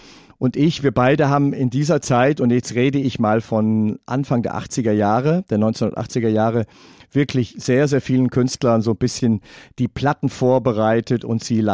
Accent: North Rhine-Westphalia, Germany; wobei ich aus einer Freikirche komme. Freie evangelische Gemeinde in Siegen, Geisweid. Also ich komme aus dem Siegerland. Sehr fromme Ecke.

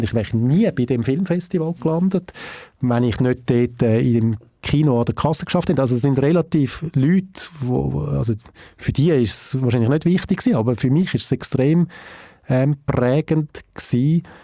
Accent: Winterthur, Zurich, Switzerland; Ich komme ja aus einer Arbeiterfamilie. Mein Vater war Arbeiter gewesen, der Sulzer. Ich bin in Winterthur aufgewachsen

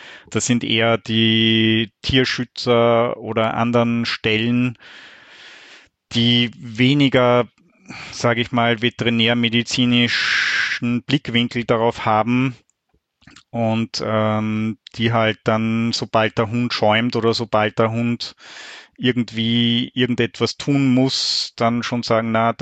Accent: Austria; Also so ist das zumindest auch bei uns in Österreich.

